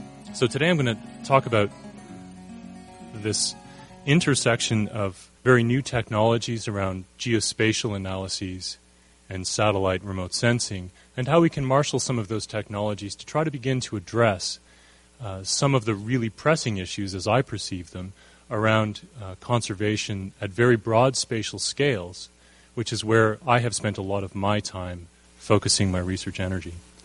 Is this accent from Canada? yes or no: yes; Canada; So I'm from Canada